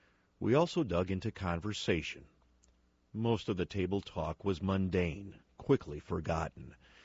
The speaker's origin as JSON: {"language": "English", "region": "Illinois", "country": "United States", "tie": "born or raised there", "said": "I fondly remember evening meals when I was growing up near Chicago."}